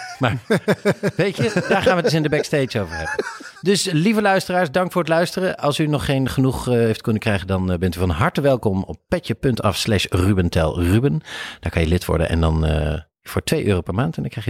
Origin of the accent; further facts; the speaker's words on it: Eindhoven, North Brabant, Netherlands; In de serie praten ze Tilburgs en wij zijn van Eindhoven.